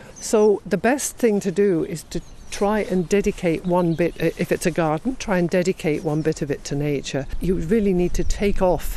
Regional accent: England, United Kingdom; I mean, I grew up in England and, you know, things like cowslips were folklore, memory, rather than reality.

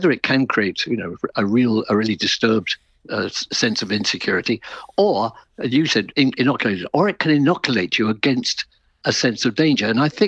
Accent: London, United Kingdom; there was bombing every single night in London. I was born and brought up in London.

